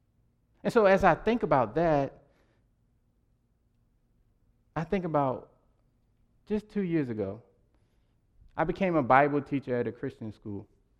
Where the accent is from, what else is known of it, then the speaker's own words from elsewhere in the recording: North Carolina, United States; There's a story in my hometown in North Carolina.